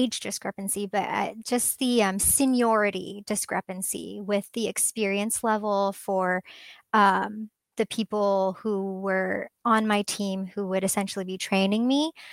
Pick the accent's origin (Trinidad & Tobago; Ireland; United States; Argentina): United States; California; and I'm from Silicon Valley, so I've been like coding since I was in fifth grade, you know.